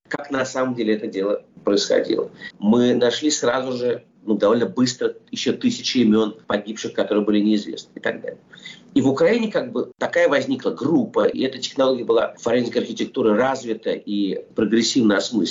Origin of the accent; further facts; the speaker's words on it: Russia; moved away; Я например, вырос в России, прожил там все-таки очень много лет своей жизни.